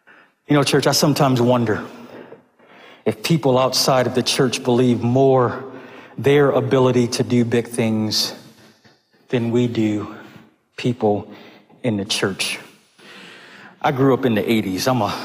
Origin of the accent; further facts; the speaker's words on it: Buffalo, New York, United States; I grew up in Buffalo, so we were able to get a couple Canadian channels